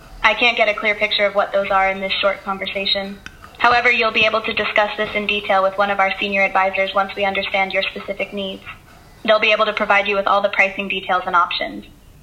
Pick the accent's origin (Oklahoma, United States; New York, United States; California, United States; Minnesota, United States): California, United States; I'm from California.